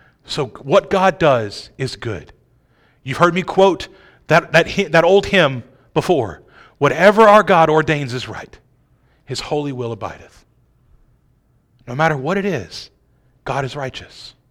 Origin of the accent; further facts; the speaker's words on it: New Orleans, Louisiana, United States; Look, I grew up just outside of New Orleans. Streets that just don't have huge holes in them are a plus for me.